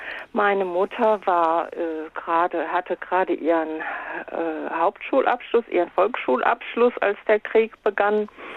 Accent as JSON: {"language": "German", "town": "Cologne", "region": "North Rhine-Westphalia", "country": "Germany", "tie": "born or raised there", "said": "Ich bin in Köln groß geworden. Und kam also als Baby 1954 nach Köln."}